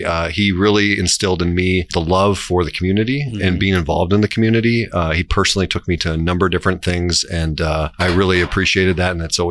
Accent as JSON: {"language": "English", "town": "Land O'Lakes", "region": "Wisconsin", "country": "United States", "tie": "born or raised there", "said": "I grew up in Land O'Lakes and she was from the UP."}